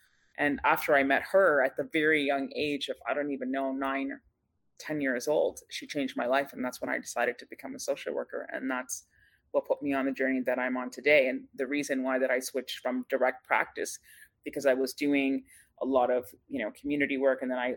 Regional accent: Scarborough, Ontario, Canada; Originally from Pakistan, born and raised in Scarborough, so shout out to Scarborough always.

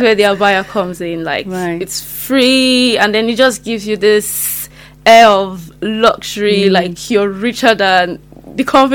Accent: Lagos, Nigeria; moved away as an adult; now in Cardiff, United Kingdom; I grew up in Lagos, Nigeria. Okay. I only came to Cardiff

